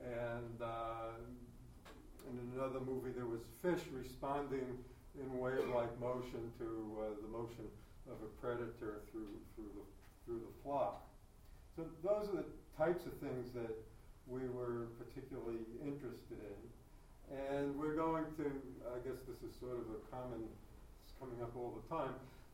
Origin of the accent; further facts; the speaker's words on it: New York, United States; I'll call them voids, since I'm from New York